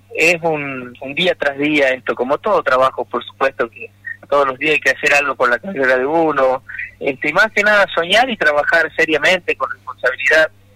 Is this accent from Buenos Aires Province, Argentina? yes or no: no; Fortín Lugones, Formosa, Argentina; born there; now in San Salvador de Jujuy, Argentina; Yo nací en Fortín Lugones, provincia de Formosa, pero vivo actualmente en San Salvador de Jujuy, hace bastantes años ya.